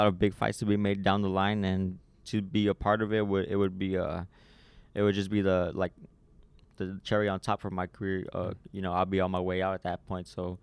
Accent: San Antonio, Texas, United States; So being a world champion, defending it for the first time here in the city of San Antonio, is just going to feel amazing

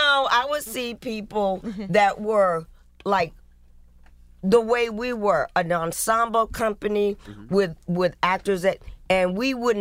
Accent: Atlanta, Georgia, United States; Now, I grew up across the street from Morehouse. I'm from Atlanta. So it was as right as rain to me.

